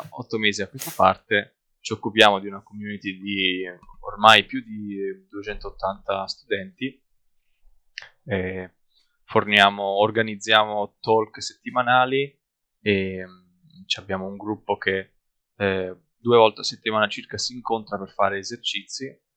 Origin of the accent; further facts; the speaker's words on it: Tuscany, Italy; sono originario della provincia di Pisa